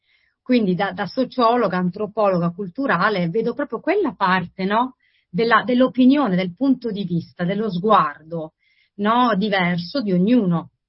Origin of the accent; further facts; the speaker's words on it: Bari, Apulia, Italy; Io sono barese, pertanto mi sento anche molto vicina al suo accento. È molto a casa.